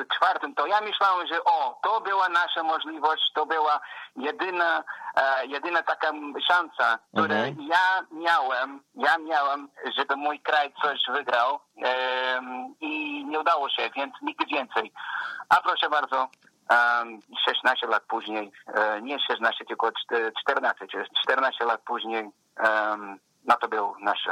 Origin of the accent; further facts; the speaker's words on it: the South, Portugal; Polish is a second language; now in Poland; Ja jestem z południa